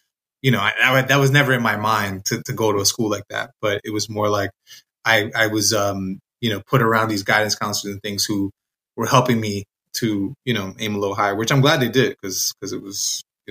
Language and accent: English; Bronx, New York, United States; growing up in the Bronx, so many people were Puerto Rican in my neighborhood that it wasn't weird to go back and forth